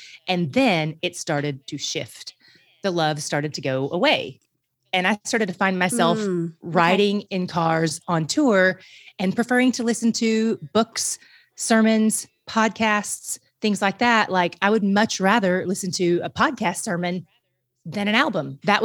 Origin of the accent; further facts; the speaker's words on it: Greenville, Tennessee, United States; I was born in Greenville, Tennessee, correct? And raised in Greenville, Tennessee, but I did live in Greenville, South Carolina, which is just like 2-ish hours away.